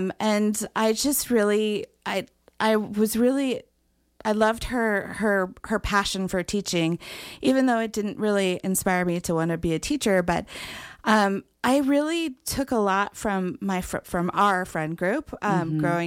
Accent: California, United States; No, they landed on Cement Hill, but I grew up on Red Dog Road.

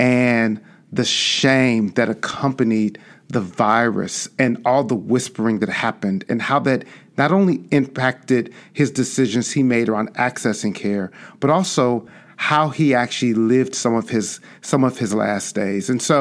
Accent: Chicago, Illinois, United States; I grew up on the South Side and South Suburbs of Chicago, and in the 90s I saw the impact that HIV was having on Black and Brown communities all around me.

